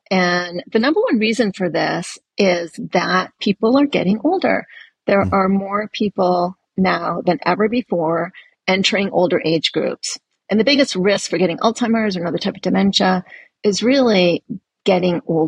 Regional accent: Jackson, Wyoming, United States; I had been working as an obstetrician gynecologist 20 years in my hometown of Jackson, Wyoming, where I still live.

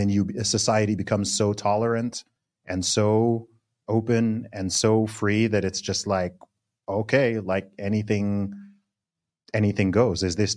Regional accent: Saudi Arabia; I grew up in Saudi Arabia, and I can tell you that here, all of this stuff, it's not a thing.

